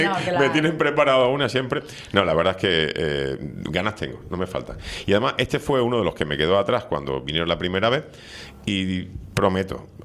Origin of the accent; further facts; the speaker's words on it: Seville, Andalusia, Spain; yo que no soy isleño, que soy de Sevilla